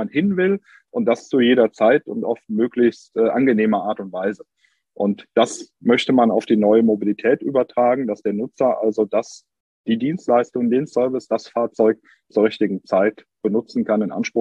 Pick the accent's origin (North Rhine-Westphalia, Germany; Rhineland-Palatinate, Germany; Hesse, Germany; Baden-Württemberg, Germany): North Rhine-Westphalia, Germany; Cologne; Das merkt man hier als Kölner vor Ort